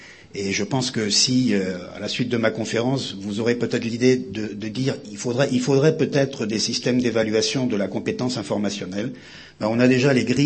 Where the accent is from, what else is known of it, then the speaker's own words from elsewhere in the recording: Brittany, France; comme on dit chez moi en Bretagne, parce qu'on aime bien, le beurre